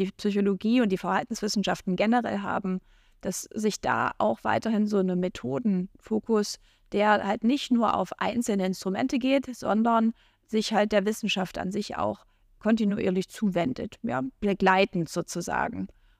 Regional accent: Saxony-Anhalt, Germany; now in Vienna, Austria; Ich komme aus Brückenhack-Tschüffel in Deutschland, das ist in Sachsen-Anhalt.

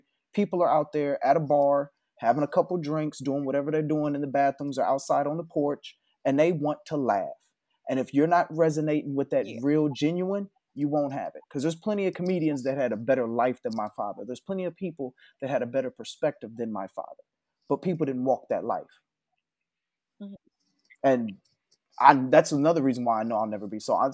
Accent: Midwest, United States; because I'm from the Midwest as well.

